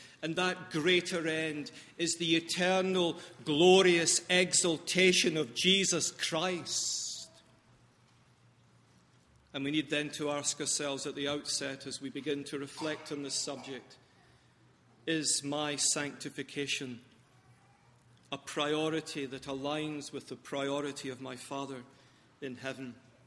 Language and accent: English; Glasgow, Scotland, United Kingdom; And being a Glaswegian, that just about was the pits.